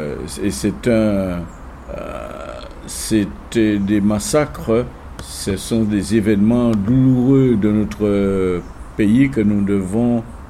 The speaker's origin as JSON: {"language": "French", "town": "Sainte-Rose", "country": "France", "tie": "born or raised there", "said": "Je suis né à Sainte-Rose. Et j'ai été élevé à la mairie de Sainte-Rose parce que mon papa était le gardien, il était le concierge de la mairie de Sainte-Rose."}